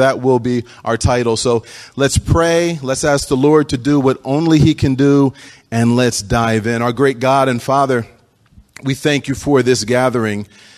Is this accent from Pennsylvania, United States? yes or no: yes; Philadelphia, Pennsylvania, United States; I am from Philly, which is the city of brotherly shove.